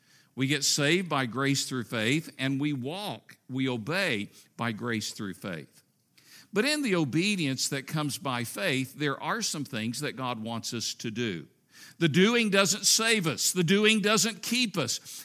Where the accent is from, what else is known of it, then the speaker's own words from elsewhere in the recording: Tennessee, United States; You know, I was not raised in a Christian home. I grew up in East Tennessee in a farm family.